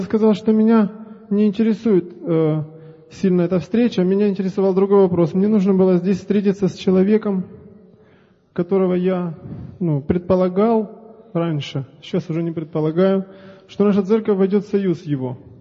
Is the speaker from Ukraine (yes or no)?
yes; Berdyansk, Zaporizhzhia Oblast, Ukraine; Я из Запорожской области, это город Бердянск.